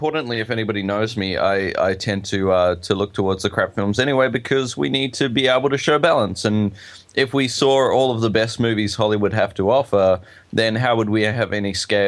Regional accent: New Zealand; I'm a Kiwi.

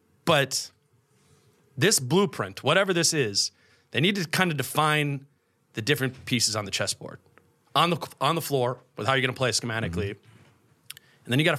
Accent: Minnesota, United States; I grew up in Minnesota. I went to college in Minnesota.

